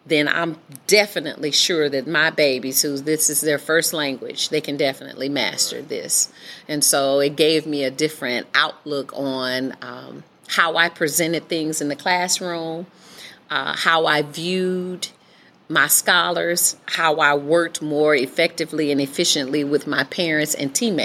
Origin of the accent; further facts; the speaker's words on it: Michigan, United States; I'm from Michigan. And so I was an assistant principal for 3 years in Flint, Michigan.